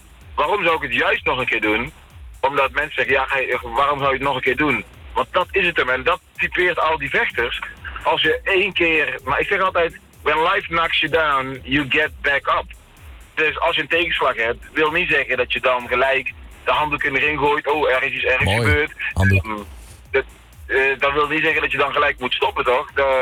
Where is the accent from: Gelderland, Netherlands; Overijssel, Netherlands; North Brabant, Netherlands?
North Brabant, Netherlands; Ik ben heel simpel, ik ben een Brabander en ik zeg gewoon wat het is.